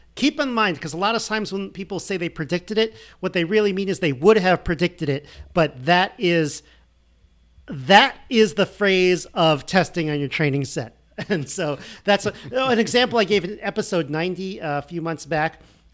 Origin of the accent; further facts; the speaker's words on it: New York, United States; this is my home state of New York.